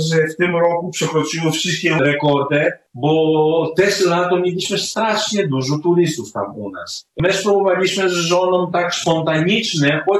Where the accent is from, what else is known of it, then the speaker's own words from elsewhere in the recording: Greece; Polish is a second language; now in Poland; Ja pochodzę z miejscowości, taka mała miejscowość, która jest na porę zimowej taki bardzo atrakcyjna, turystyczna, oczywiście dla Greków, bo tam chodzą ludzie na narty